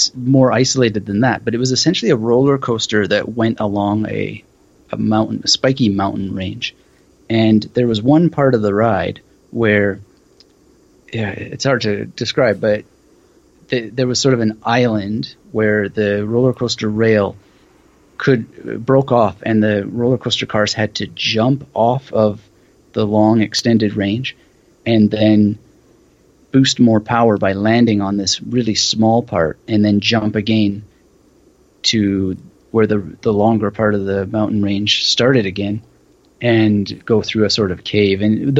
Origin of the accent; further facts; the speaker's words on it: British Columbia, Canada; now in Australia; I mean, I'm from British Columbia originally, so I long for mountains